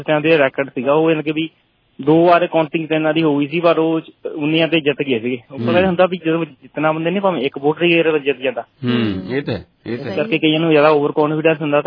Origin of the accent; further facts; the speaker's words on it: Nangal Shama, Punjab, India; ਸਾਡੇ ਪਿੰਡ ਨੰਗਲ ਸ਼ਾਮਤ ਹੈਗੇ